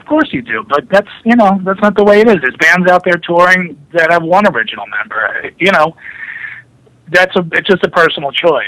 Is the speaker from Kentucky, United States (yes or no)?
no; New Jersey, United States; I grew up in New Jersey.